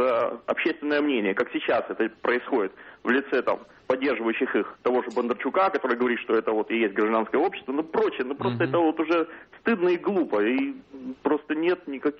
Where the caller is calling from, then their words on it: Moscow, Russia; Я звоню из Москвы.